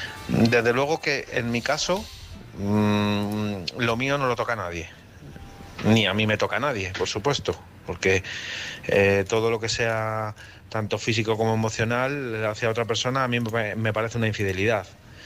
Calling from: Madrid, Community of Madrid, Spain; de Madrid.

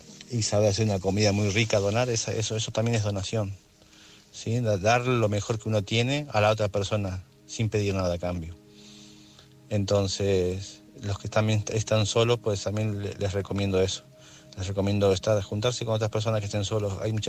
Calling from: Barcelona, Catalonia, Spain; corresponsal de Barcelona. Aquí estoy nuevamente.

